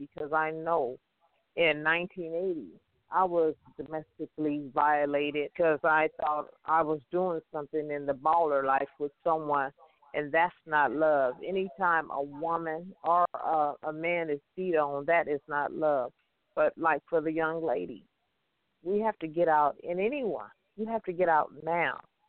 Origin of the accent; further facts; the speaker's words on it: Compton, California, United States; I was born and raised in Compton and the gangbangers and everything, but I didn't gangbang